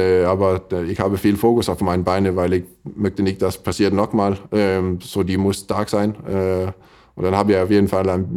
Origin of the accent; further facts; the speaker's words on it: Denmark; German is a second language; now in Flensburg, Germany; umziehen zu Flensburg als Däne. Und das war auch schnell, dass ich mir hier wohnt gefühlt.